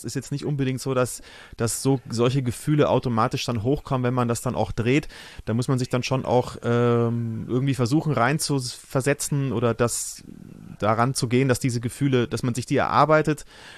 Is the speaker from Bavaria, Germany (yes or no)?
yes; Bavaria, Germany; ich bin ja Franke, wie du weißt, sind wir ja beide